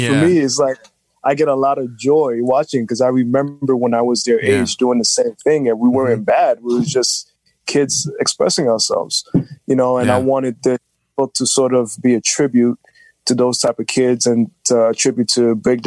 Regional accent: New York City, New York, United States; You know, I grew up in New York City all my life. You know, kids who speak like this.

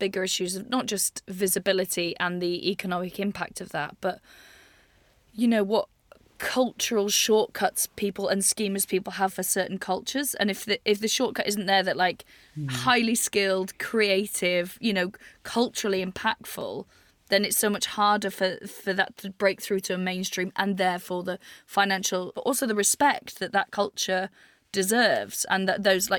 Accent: Wales, United Kingdom; I'm from Wales

